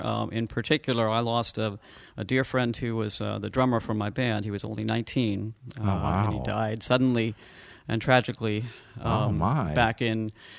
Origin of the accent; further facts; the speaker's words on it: Bethesda, Maryland, United States; I grew up in Bethesda, Maryland.